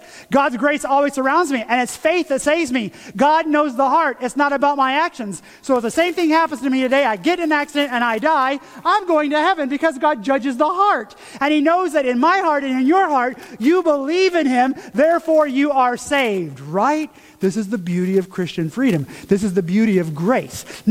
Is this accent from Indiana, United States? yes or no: no; Tennessee, United States; this is how that played out growing up where I grew up in Tennessee.